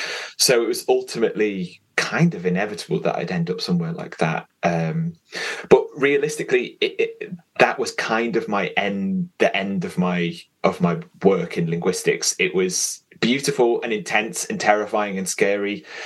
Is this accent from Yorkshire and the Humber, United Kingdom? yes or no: no; Liverpool, North West England, United Kingdom; also born or lived in St Helens; So I was born and raised in Liverpool. And when I was about 10, I think it was, we moved just, it felt like we were moving to the countryside, but it was about 20 minutes out of Liverpool